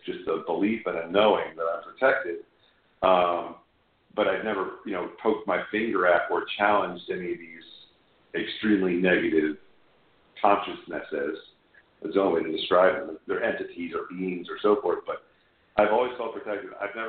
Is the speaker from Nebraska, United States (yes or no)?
no; Connecticut, United States; I'm in Austin, Texas right now. That's where the band is, but I'm from Connecticut, and I spend, you know, half of the year up there.